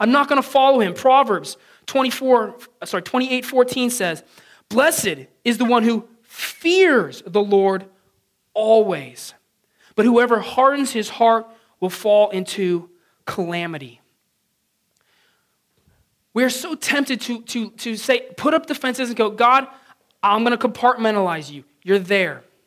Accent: San Diego, California, United States; I grew up in San Diego, and there we surf.

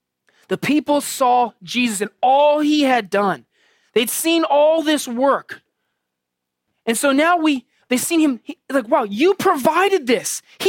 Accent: San Diego, California, United States; I grew up in San Diego, and we're coming out around Coronado

